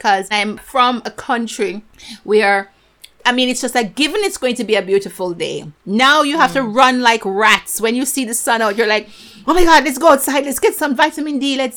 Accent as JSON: {"language": "English", "country": "Jamaica", "said": "because as a Jamaican, if you had asked me this before meeting her, I would be like, no, I consider myself to be an African who just happened to be living in Jamaica because of history."}